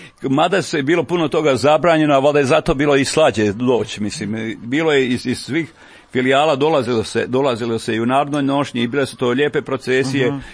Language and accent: Croatian; Batrina, Brod-Posavina County, Croatia; born there; Rođen sam u Novoj Kapeli, u Batini sam u stvari rođen, prva kuća je u Batini, jako je 300 metara od Novokapelaške crkve.